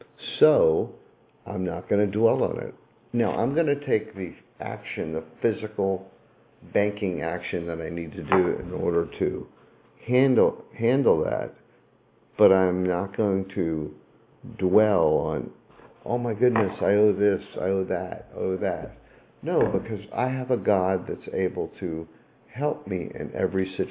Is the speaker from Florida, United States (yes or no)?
yes; Miami, Florida, United States; Again, I grew up in Miami, and I work in the fire service